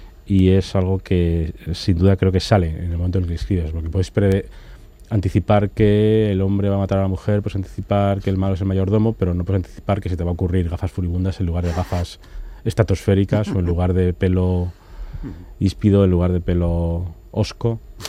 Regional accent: Spain; trato como escritor español de ser español en lo bueno y no serlo en lo malo

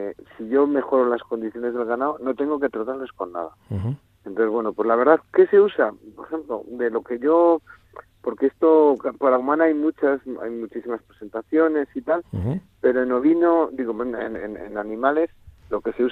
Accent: Burgos, Castile and León, Spain; now in Salamanca, Spain; Mira, yo aunque esté en Salamanca, yo soy de Burgos.

